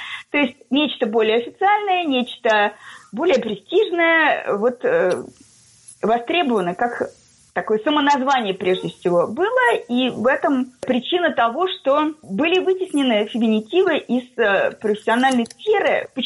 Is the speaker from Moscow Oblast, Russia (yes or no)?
no; Zavolzhye, Nizhny Novgorod Oblast, Russia; Я нижегородка, я амичка, я заволжанка, я живу в городе под названием Заволжье.